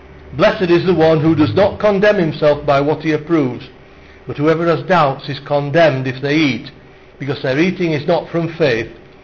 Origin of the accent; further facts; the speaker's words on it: Halifax, Yorkshire and the Humber, United Kingdom; born there; I was born in Halifax in West Yorkshire.